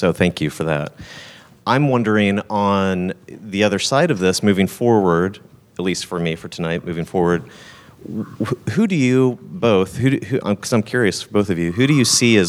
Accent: Kansas City, United States; I'm from Kansas City.

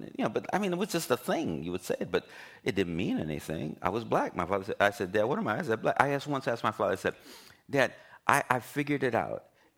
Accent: Los Angeles, California, United States; I'm from Los Angeles, and I'm black, you know, I mean, in some kind of metaphorical way.

